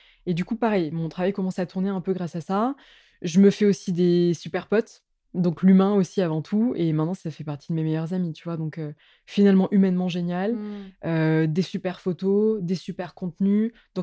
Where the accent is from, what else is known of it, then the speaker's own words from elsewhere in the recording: France; bah non, je viens de France, j'ai pas pu le prendre dans l'avion.